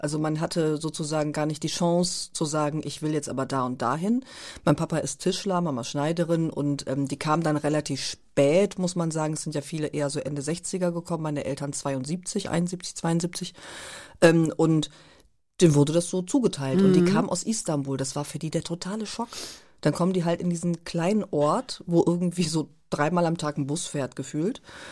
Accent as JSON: {"language": "German", "town": "Lippe", "region": "North Rhine-Westphalia", "country": "Germany", "said": "zum Beispiel sagt man nicht weg, sondern weg. Ich komme aus Lippe weg."}